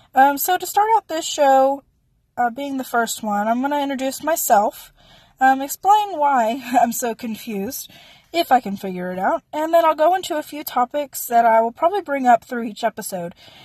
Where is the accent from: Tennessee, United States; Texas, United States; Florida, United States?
Texas, United States; I am Hispanic. I grew up in Texas. I still live in Texas, but that may change in the next few years or so.